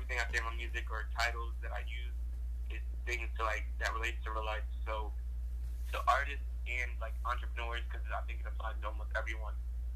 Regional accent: Delaware, United States; I did that right in my hometown as well in Delaware.

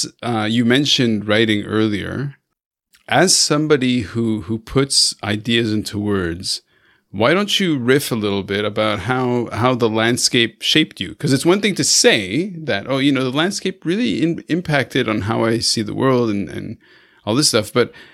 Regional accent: Montreal, Quebec, Canada; So I grew up in Montreal, So fellow Canadian.

